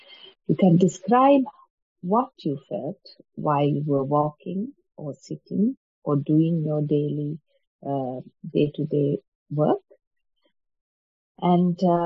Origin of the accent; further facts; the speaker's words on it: Sri Lanka; One of the most difficult things to bear, even as a youngster growing up in Sri Lanka, was the high heat from the sun, which was about 28 or 29 degrees.